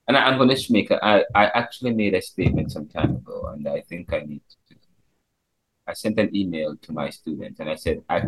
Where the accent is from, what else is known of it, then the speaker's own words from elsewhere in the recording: Jamaica; Because growing up in Jamaica as a child, I always looked down upon Afro-Caribbean traditions.